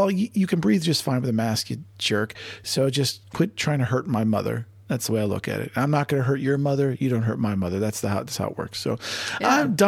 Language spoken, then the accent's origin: English; Ohio, United States; when I grew up in Ohio